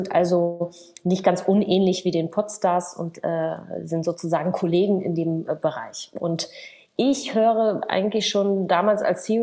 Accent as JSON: {"language": "German", "region": "Berlin", "country": "Germany", "said": "ob ich nicht zurück in meine Heimat nach Berlin kommen möchte"}